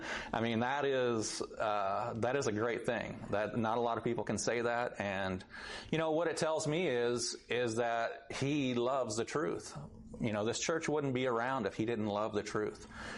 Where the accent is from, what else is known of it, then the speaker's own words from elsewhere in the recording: Oklahoma City, Oklahoma, United States; where I grew up around Oklahoma City, between Oklahoma City and Stillwater.